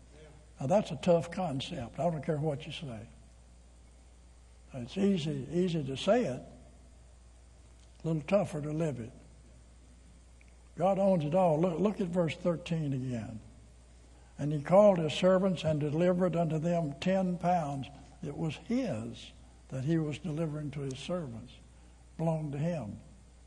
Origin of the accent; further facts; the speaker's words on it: Arkansas, United States; See, I'm from Arkansas, and I figured that out.